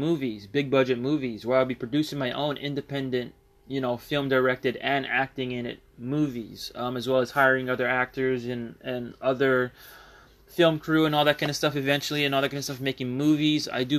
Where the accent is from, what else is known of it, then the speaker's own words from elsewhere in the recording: United States; I'm not an immigrant of any sense of the word. I am from America